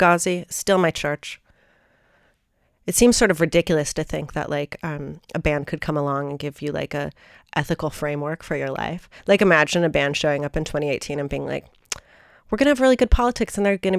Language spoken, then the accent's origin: English; Minneapolis, Minnesota, United States; I'm from Minneapolis. I also went up to Paisley Park to cover … untimely death when I worked at MTV News.